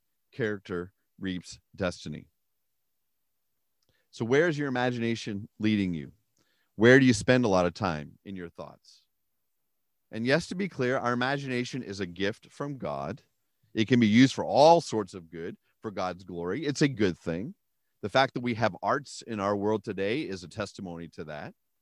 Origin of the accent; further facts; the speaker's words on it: Pennsylvania, United States; I grew up in Western Pennsylvania, as most of you know